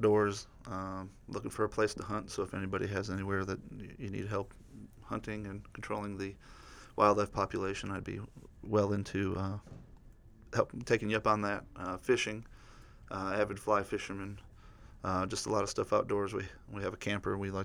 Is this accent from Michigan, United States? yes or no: yes; Detroit, Michigan, United States; Well, I'm originally from Detroit. I lived in Detroit and grew up there till I was about 11, and then I moved to a community a lot like Wood River, a town called KPAC.